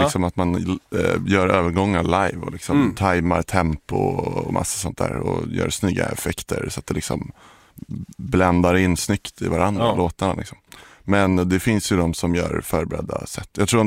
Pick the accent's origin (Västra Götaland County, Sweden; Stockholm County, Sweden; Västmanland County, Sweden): Stockholm County, Sweden; Stockholm; Nej, för att jag är kille från Stockholm.